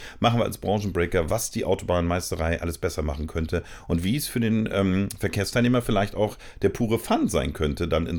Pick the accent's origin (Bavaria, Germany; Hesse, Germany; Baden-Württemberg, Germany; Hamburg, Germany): Hamburg, Germany; Nun komme ich auch aus Eimsbüttel, deswegen bin ich da schnell drauf.